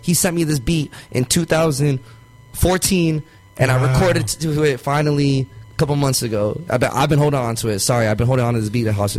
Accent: Philippines; also born or lived in United States; And even in like I'm Filipino but also American, like even those type of things.

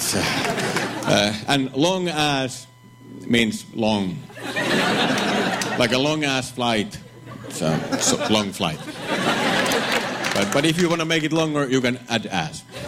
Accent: Finland; moved away as an adult; now in United States; Hello. Hello, good evening. … yes, I am from Finland. Yay! Yay! I moved to America about a year ago, and it's been great.

